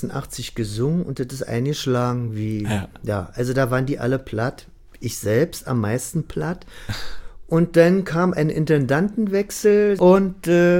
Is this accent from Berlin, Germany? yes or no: yes; Berlin, Germany; Ich als Berliner, hier in Wien